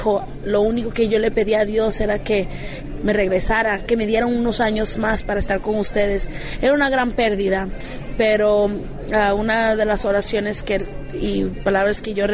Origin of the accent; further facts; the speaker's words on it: Miami, Florida, United States; Yo soy americana, pero mi mamá es de Colombia, mi papá dominicano, y comencé a cantar a la edad de 15 años en mi iglesia local aquí en Miami, Florida, pero a la edad de 19 me fui a estudiar